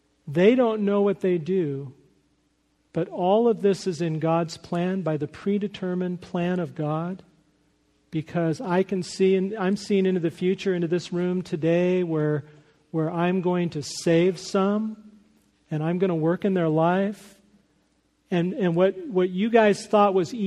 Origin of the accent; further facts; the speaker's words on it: Hawthorne, California, United States; he grew up in the city next to the city I grew up in Hawthorne, California.